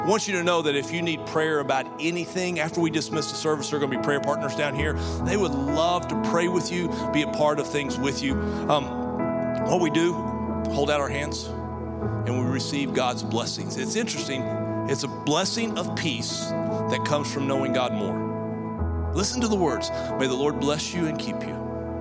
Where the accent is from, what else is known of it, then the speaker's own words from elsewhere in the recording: Texas, United States; I'm from Texas, and what little water we had, we put a dam on it, and there's no water in our creeks.